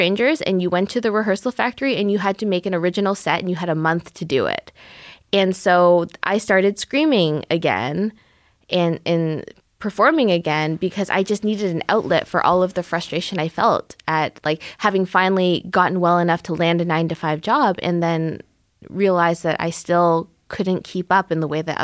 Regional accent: Scarborough, Ontario, Canada; I am a 90s baby. This is all the songs I grew up in Scarborough.

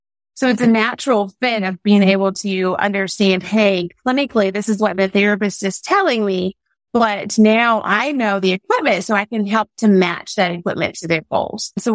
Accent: Morehead, Kentucky, United States; And I remember sitting at this little bakery in Morehead, Kentucky, my hometown.

